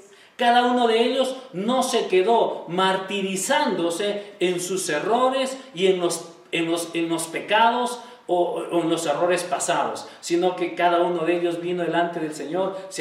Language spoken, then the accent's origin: Spanish; Peru; Se dice que en el Perú nosotros somos peruanos